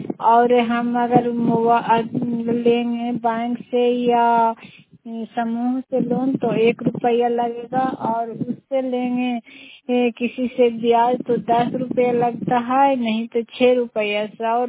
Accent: Bihar, India; मैं नगरनासा प्रखंड से हूँ और नालंदा जिला से।

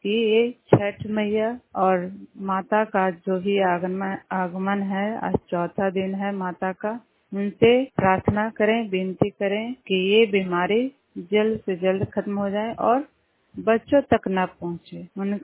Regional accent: Bihar, India; ग्राम फतेहपुर मकरौता पंचायत जिला नालंदा की रहने वाली हूँ।

